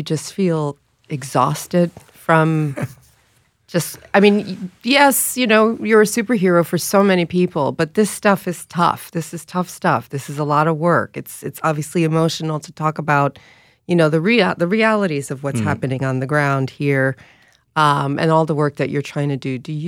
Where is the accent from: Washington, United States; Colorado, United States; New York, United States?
New York, United States; I'm a New Yorker.